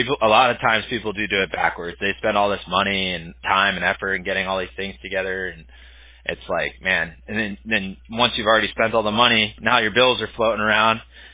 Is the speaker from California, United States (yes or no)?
yes; Huntington Beach, California, United States; now in Costa Mesa, United States; I stay over in Costa Mesa now. I grew up in Huntington, but I see her all the time.